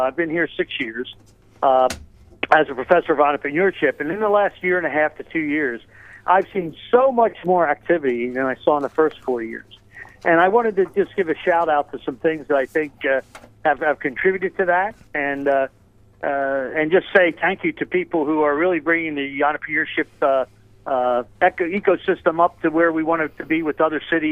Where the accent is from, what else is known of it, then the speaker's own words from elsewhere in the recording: Atlanta, Georgia, United States; also born or lived in Philadelphia; I come from Atlanta and Philadelphia area, which I know really well, both of them, and a little bit in New York.